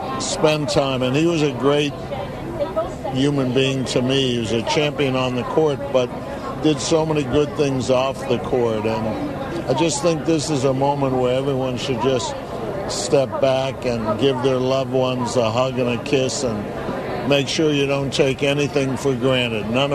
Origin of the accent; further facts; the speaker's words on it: East Coast, United States; I had a chance to come here, even though I'm from the East Coast.